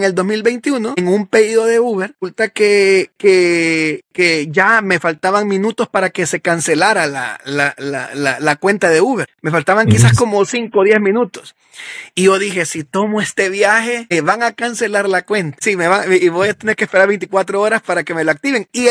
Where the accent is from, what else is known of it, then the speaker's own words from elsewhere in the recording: El Salvador; uno como salvadoreño vivía con la psicosis de que en qué momento va a volver a reventar